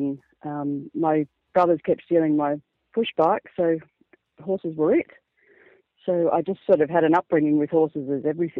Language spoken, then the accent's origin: English; Rochester, Victoria, Australia; also born or lived in Heathcote; I was born in Heathcote and I grew up in Rochester.